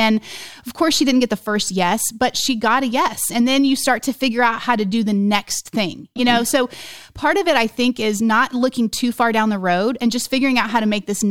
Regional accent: Oklahoma, United States; And we're from Oklahoma. And so college football is a big deal, right? In Oklahoma, Texas, this part of the country, it's a big deal.

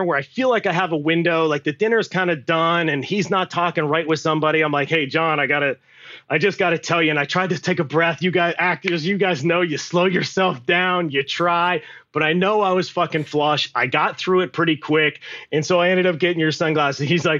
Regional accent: Pennsylvania, United States; So growing up in Western Pennsylvania, Jeff, we've had this conversation about Top Gun and Impact. It's like you grow up there in the 80s.

